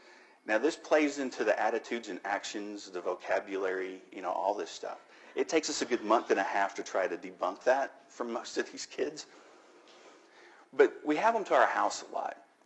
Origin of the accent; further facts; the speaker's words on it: United States; You know, I'm an American, and I understand the fear